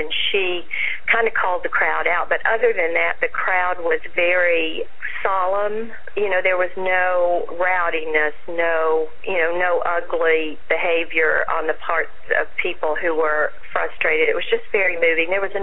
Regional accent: Tennessee, United States; No, I grew up in Tennessee.

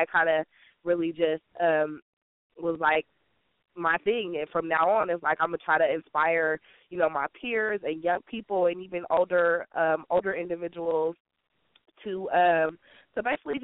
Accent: Vallejo, California, United States; also born or lived in Berkeley / Oakland / Richmond; I went through Vallejo Public Schools. I was born in Berkeley, but we moved from Oakland to Richmond, and finally I've been in Vallejo almost 20 years now. So pretty much grew up on the north side of Vallejo, went to the public schools there.

